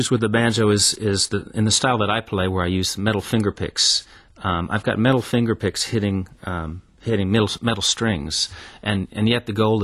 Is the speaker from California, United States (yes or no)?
no; New York City, New York, United States; I grew up in New York City and fell in love with bluegrass and traditional, what we call traditional banjo music in the United States.